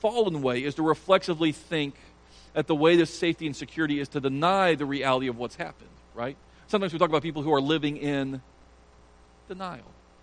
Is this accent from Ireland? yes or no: yes; Ireland; We're just tired. We're Irish. I don't know. We make excuses.